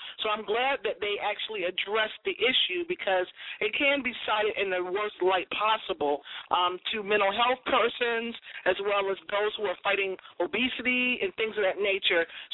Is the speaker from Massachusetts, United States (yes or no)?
yes; Boston, Massachusetts, United States; I'm highly offended because I am from Boston, Massachusetts, and we drive cars